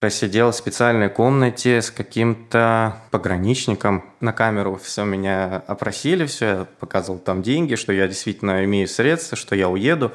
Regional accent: Chelyabinsk, Chelyabinsk Oblast, Russia; moved away as an adult; now in Latvia; Я сам родился в России, в Челябинске. Прожил я там 19 лет.

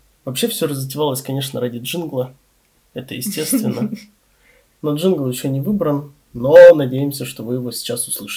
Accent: Chelyabinsk, Chelyabinsk Oblast, Russia; moved away as an adult; also born or lived in Kazan, Russia; Я родился в Челябинске. 2 лет назад у меня в жизни началась легкая турбулентность. И я из Челябинска переехал сначала в Казань, работал в Казани, потом я уехал жить в Израиль, потом из Израиля я вернулся в Москву и работаю сейчас в Москве.

